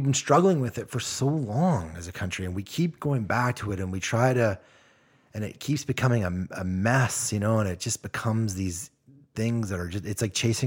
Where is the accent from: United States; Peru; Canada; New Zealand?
Canada; because we're Canadian, right?